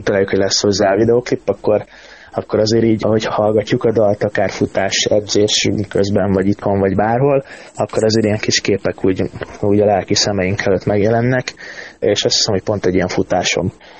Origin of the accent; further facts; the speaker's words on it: Tatabánya, Komárom-Esztergom, Hungary; én pedig Tatabányai vagyok